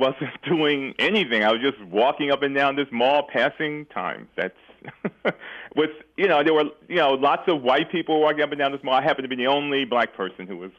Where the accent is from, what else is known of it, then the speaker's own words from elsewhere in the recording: St. Louis, Missouri, United States; As you know, I am from St. Louis, I live only about 5 or 6 miles from Ferguson